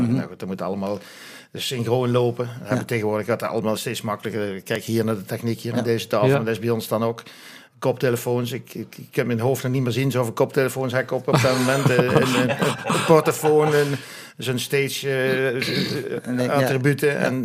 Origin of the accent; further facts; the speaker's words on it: Boxmeer, North Brabant, Netherlands; ik kwam uit Boksmeer.